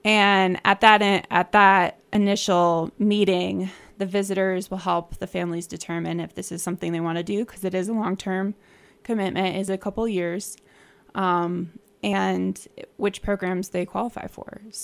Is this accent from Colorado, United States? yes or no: yes; Silt, Colorado, United States; I did. I'm from Silt, born and raised.